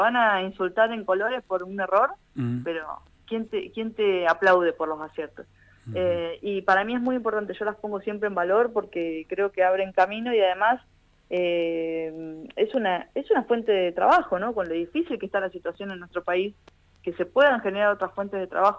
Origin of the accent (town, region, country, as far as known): Argentina